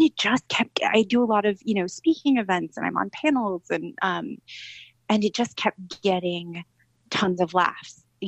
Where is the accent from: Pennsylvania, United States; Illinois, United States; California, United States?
California, United States; I'm from California. I'm a woman.